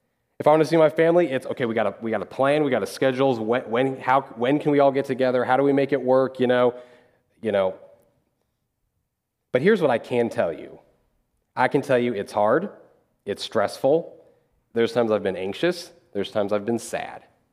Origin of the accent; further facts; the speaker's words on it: Dodge City, Kansas, United States; Now, most of you know that I'm from Dodge City, Kansas. Now, that is roughly a 14-hour drive from here.